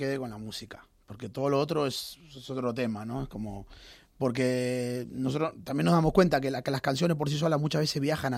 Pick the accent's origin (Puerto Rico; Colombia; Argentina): Argentina; Pero yo no, no soy el típico argentino.